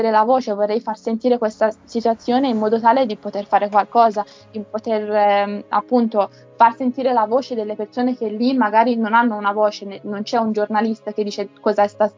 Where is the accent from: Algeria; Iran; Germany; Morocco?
Iran; sono iraniana, però non rappresento il mio governo